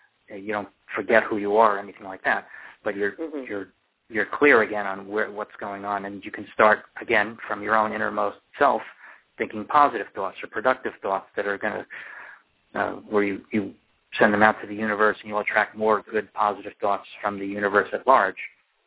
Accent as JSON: {"language": "English", "town": "Fort Lauderdale", "region": "Florida", "country": "United States", "said": "he was from Tampa and I was from Fort Lauderdale"}